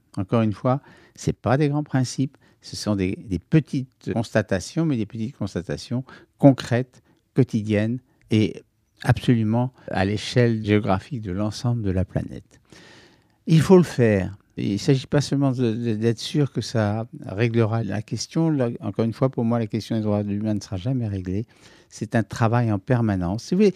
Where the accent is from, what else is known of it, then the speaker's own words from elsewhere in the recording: London, United Kingdom; moi je suis de Londres